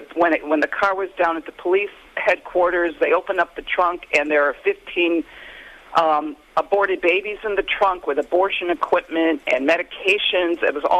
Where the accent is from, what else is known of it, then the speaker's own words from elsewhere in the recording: Michigan, United States; Since we're from Michigan, there's actually four graves or cemeteries where there are graves of aborted babies.